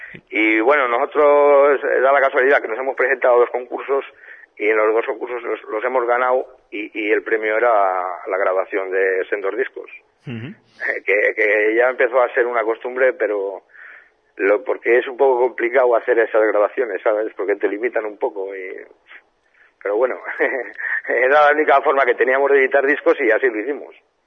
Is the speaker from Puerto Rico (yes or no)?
no; Arrabal, Castile and León, Spain; aparte de yo y Andrés, actualmente, que somos de Arrabal